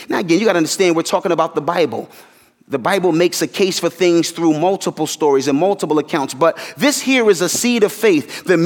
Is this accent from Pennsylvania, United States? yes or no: yes; Philadelphia, Pennsylvania, United States; Musicians around in my hometown, Philadelphia, musicians always wrestle with this.